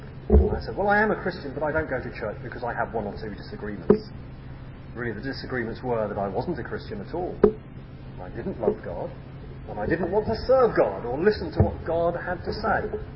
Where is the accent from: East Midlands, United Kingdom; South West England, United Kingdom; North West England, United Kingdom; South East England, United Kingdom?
South East England, United Kingdom; born there; I was born in Sea of Green, which is a small village in Buckinghamshire, not that far from London. I was brought up to go to church.